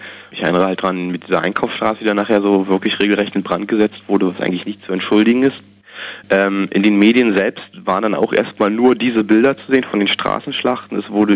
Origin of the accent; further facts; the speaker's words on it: East Germany, Germany; Also ich bin halt in der DDR groß geworden